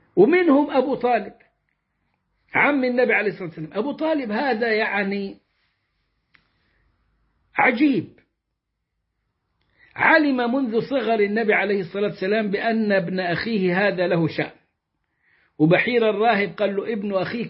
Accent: Egypt; وسمعت المدعو الشاطر حسن عندنا في مصر في الثمانينات والتسعينات

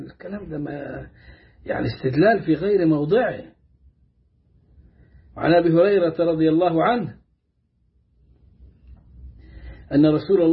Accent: Upper Egypt, Egypt; عندنا في الصعيد

